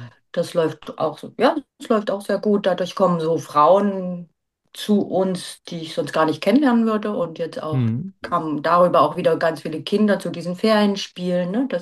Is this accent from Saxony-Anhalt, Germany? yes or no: yes; Saxony-Anhalt, Germany; Ich komme tatsächlich aus Sachsen-Anhalt und wir sind alles Quittjes